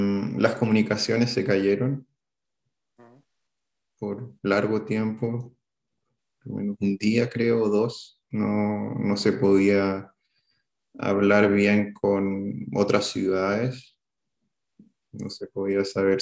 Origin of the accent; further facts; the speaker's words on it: Chile; moved away as an adult; yo vengo de Chile, he vivido toda mi vida en Chile, o sea, los últimos 30 años, y hace 2 años y medio que no vivo en Chile, dejé el país.